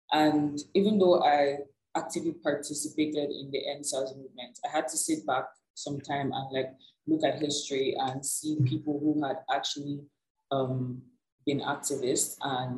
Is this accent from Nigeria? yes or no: yes; Nigeria; growing up in Nigeria